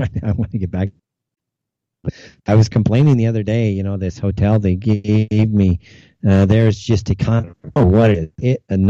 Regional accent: United States; as an American nation, we have a great country, so much talent

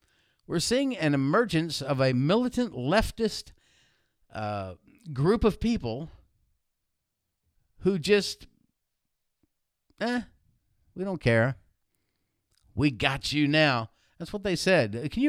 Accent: South Carolina, United States; Maybe it's because I was raised in South Carolina, here in the South, and, you know, you just do things differently.

